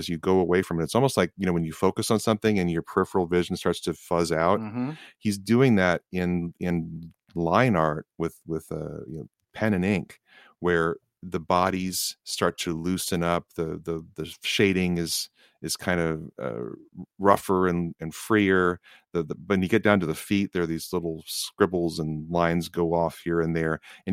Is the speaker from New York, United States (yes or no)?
yes; Rochester, New York, United States; Now, I grew up in Rochester, New York, and we saw some pretty hefty winters.